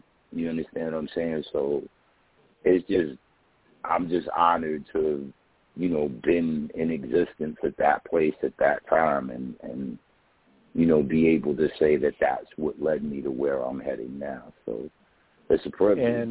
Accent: Flushing, New York, United States; also born or lived in Jamaica; and yeah, I grew up in Flushing. My mom worked for Ebony. My dad was a cop. My mom passed away early on, so, you know, I did a lot of moving around, and I have family in Jamaica

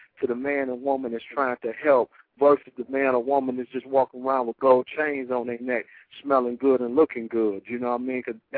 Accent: Detroit, Michigan, United States; because I grew up right there on the east side of Detroit. I was born on Gallister Street between Garfin and Ford. But at the age of 10, I moved over by Van Eyck and Harbor.

